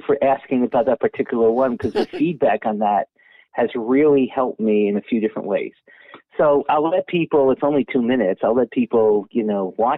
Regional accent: Netherlands; but I grew up in Holland

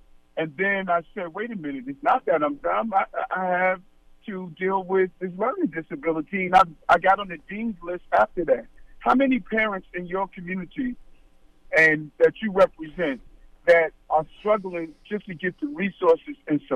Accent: Brooklyn, New York, United States; born there; Yes, I was born in Brownsville, Brooklyn, and really my journey is the journey that everyday New Yorkers are experiencing.

